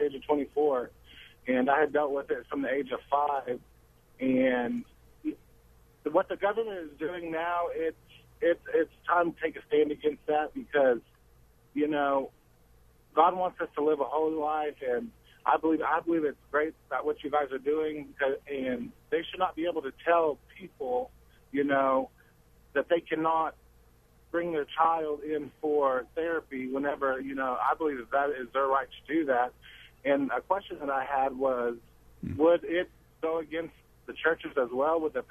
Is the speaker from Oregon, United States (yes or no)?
no; Oklahoma, United States; I'm 28. I'm from Oklahoma, and I was just listening.